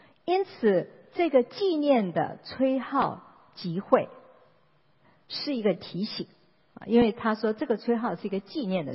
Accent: China; 农历的新年，就像我们中国人的农历新年啊

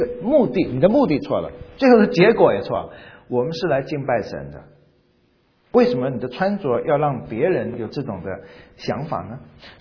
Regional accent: South Korea; 没有黄的，没有我们韩国人的。

